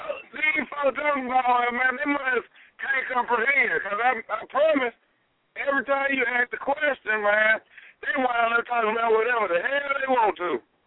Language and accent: English; College Park, United States; If I tell them I'm from College Park, they gonna automatically feel like, you know, they bigger than me or better than me.